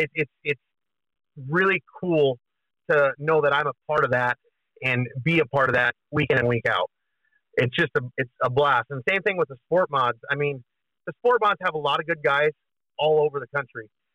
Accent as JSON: {"language": "English", "town": "Williston", "region": "North Dakota", "country": "United States", "said": "I'm from Williston, North Dakota."}